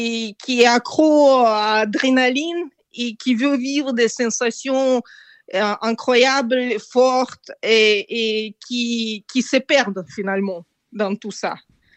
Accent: Almaty, Kazakhstan; j'ai grandi en Almaty, près des montagnes de Tian Shan, donc je suis habituée des montagnes.

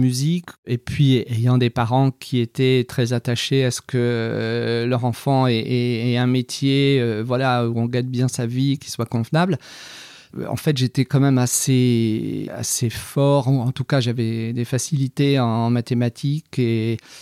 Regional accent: Brittany, France; moved away; J'étais breton, hein, je viens de Bretagne.

